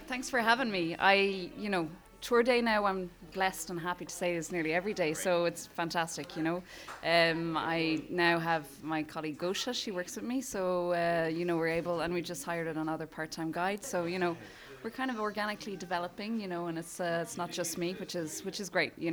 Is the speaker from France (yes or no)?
yes; France; I wanted to originally start my food tours in French because I grew up in France